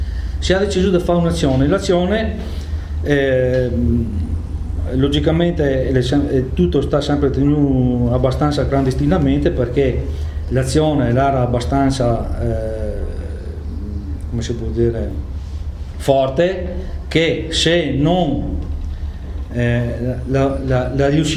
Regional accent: Veneto, Italy; E noi altri come veneti, che abbiamo 1100 anni di storia, che abbiamo partecipato a gran parte della storia europea

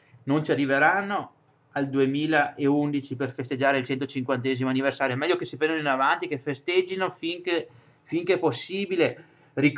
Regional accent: Veneto, Italy; della grossa vittoria che come Veneti abbiamo avuto

